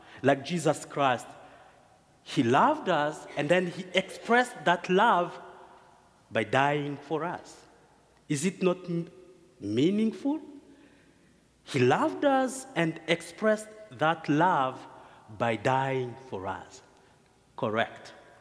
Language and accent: English; DR Congo; English is a second language; now in United States; I only have 3 months in the United States, and I'm from Congo. I only learned English for 6 months.